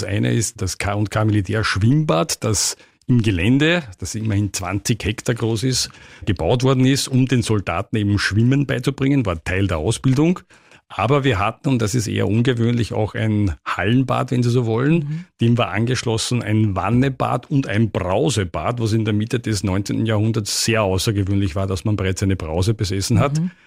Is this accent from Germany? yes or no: no; Eisenstadt, Burgenland, Austria; obwohl ich 6,5 Jahre im Ausland war und doch 15 Jahre weg von Eisenstadt in einer anderen Garnison. Aber das ist natürlich meine Heimatstadt